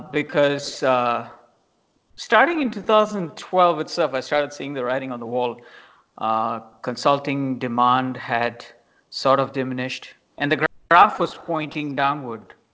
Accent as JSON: {"language": "English", "country": "Singapore", "tie": "born there", "said": "I was born in Singapore, obviously."}